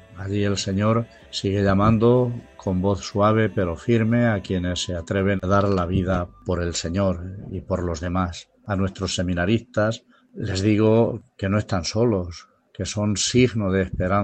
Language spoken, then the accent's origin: Spanish; Miguelturra, Castilla-La Mancha, Spain; born there; Nací en Miguel Turra el 25 de marzo de 1955 y me ordené de sacerdote el 7 de junio de 1981. Por tanto, llevo 44 años de sacerdote.